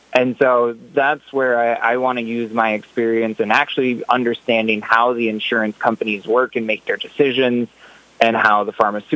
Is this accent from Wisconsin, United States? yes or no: yes; Bloomer, Wisconsin, United States; also born or lived in Menominee; Yeah, so I was born and raised in Menominee, Wisconsin. Well, actually born in Menominee and then raised in Bloomer. Went to school there, so just north of Eau Claire.